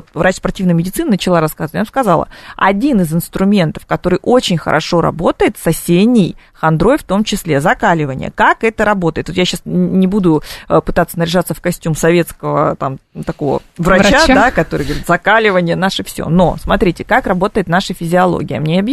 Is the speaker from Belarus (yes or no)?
no; Siberia, Russia; несмотря на то, что я сибирячка, несмотря на то, что к холоду я, ну, достаточно адаптирована, да, ну, когда ты живешь в Сибири всю сознательную жизнь и детство